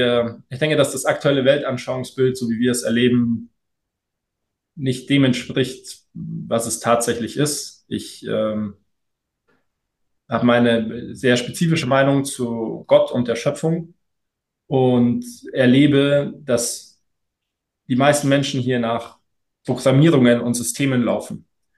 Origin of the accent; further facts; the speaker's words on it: Munich, Bavaria, Germany; ich bin Münchner